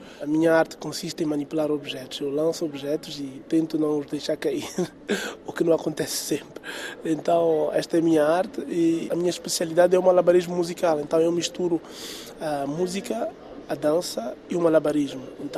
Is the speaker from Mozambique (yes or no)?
yes; Mozambique; first language Tsonga; Portuguese is a second language; Língua do sul de Moçambique, de onde eu venho, onde eu nasci e cresci.